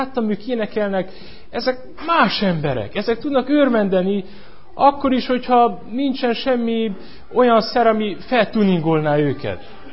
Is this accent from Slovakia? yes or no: no; Chibed, Mureș County, Romania; Székelyföldről jövök, Maros megyéből, Kibédről.